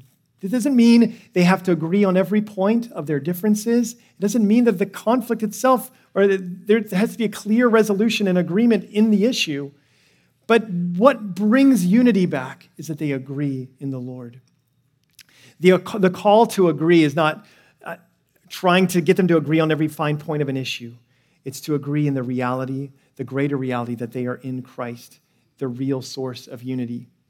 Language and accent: English; California, United States; And when I travel to these conferences, people say, so where are you from? And I don't know if you've ever faced this, but I say, I'm from California.